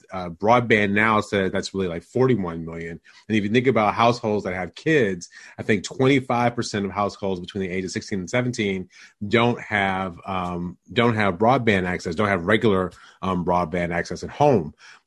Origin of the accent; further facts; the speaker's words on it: Detroit, Michigan, United States; I'm from Detroit also, Josh is, lives nearby where I grew up, which is a low-income neighborhood in the city of Detroit.